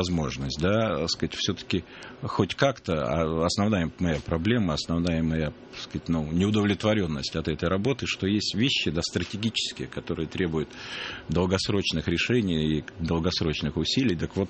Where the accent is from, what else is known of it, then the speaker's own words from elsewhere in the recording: Yaroslavl, Yaroslavl Oblast, Russia; поскольку я из Ярославля